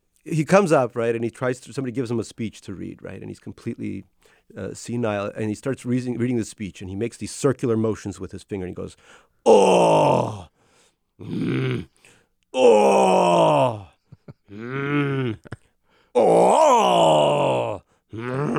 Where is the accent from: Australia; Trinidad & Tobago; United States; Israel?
United States; Queens, New York; I spent from age 7 to age 18 in Queens.